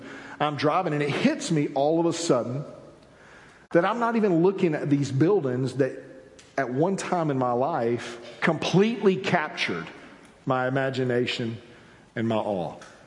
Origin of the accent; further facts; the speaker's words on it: Albany, Georgia, United States; Growing up in Albany, I grew up literally